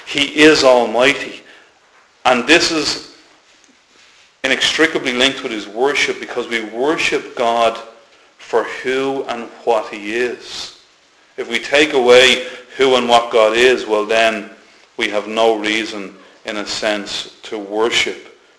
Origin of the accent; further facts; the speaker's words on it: Ireland; it's passed off as just common to our culture and something that we do as Irish people.